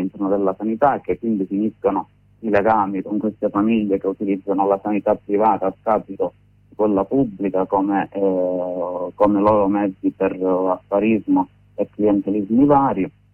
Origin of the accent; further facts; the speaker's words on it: Calabria, Italy; Sono calabrese.